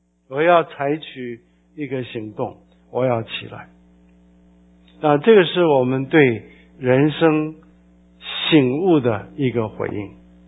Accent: China; 犹太人的天，像我们中国人的天，就是神的意思。

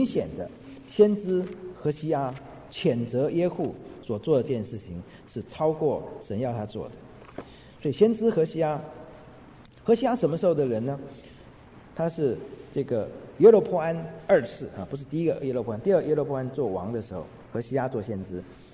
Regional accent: China; 我们中国人也是一样做的。

